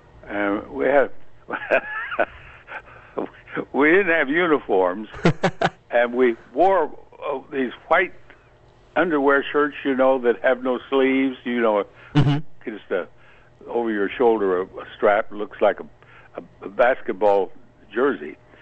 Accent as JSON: {"language": "English", "region": "South Dakota", "country": "United States", "tie": "born or raised there", "also_born_or_lived": "Springfield, Missouri", "said": "Dakota, and then I went to high school and college in Missouri, Springfield, Missouri."}